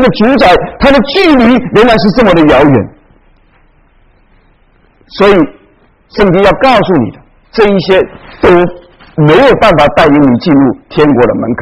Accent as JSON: {"language": "Chinese", "country": "China", "said": "特别是我们从中国来的，我们从中国来的讲什么呢？"}